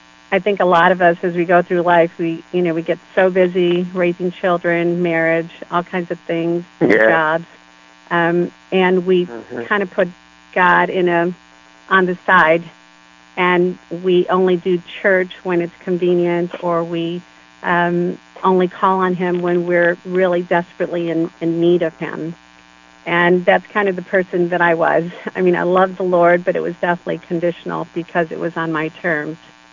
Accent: Texas, United States; moved away as an adult; also born or lived in Michigan; I was born and raised in Texas, but when I was 19, I moved to Michigan, and I was there for 35 years.

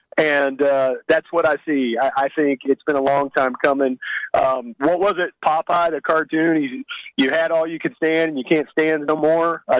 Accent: United States; as a patriot, as an American, this makes me happy.

